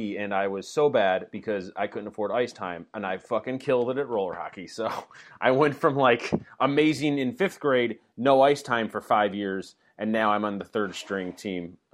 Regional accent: Westchester, Illinois, United States; also born or lived in Oak Park / Chicago; Okay, 0 to 14. 0 to 14 in Westchester. 15, part of 15 in Oak Park. Part of 15 and 16 on the south side by Midway on 64th and Narragansett. So it's like barely Chicago.

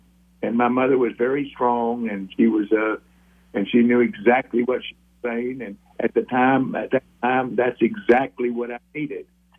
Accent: Abilene, Texas, United States; also born or lived in Dallas; I grew up in Abilene, went to school here, military school, et cetera, ended up in Dallas

